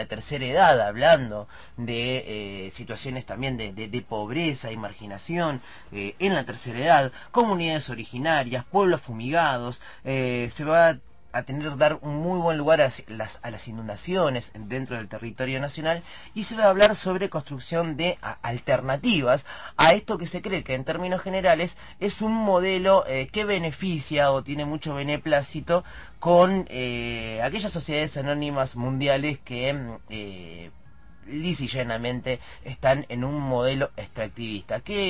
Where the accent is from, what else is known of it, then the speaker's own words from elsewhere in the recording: Argentina; qué derechos tenemos nosotros como argentinos